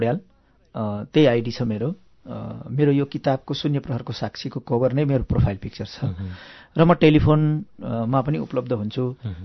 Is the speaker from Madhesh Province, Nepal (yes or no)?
no; Ilam, Koshi Province, Nepal; also born or lived in Manipur, India; मेरो बचपनका साथीहरू जस्तो इलाम रहँदैका गुरुहरू, मैले त भारतमा पढेँ, मणिपुरमा लामो समय उता बसेँ